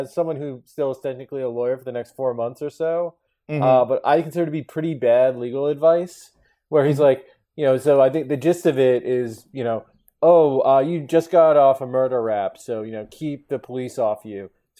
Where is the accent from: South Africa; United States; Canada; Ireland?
United States; Connecticut; So I'm from Connecticut, and there, like a decade ago, there's a minor league hockey team called the Trashers